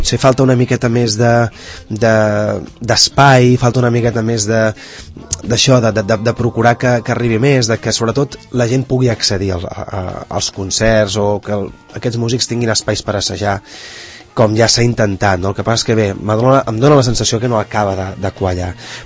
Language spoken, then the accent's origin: Catalan; Sant Cugat del Vallès, Catalonia, Spain; jo soc d'aquí, soc fill d'aquí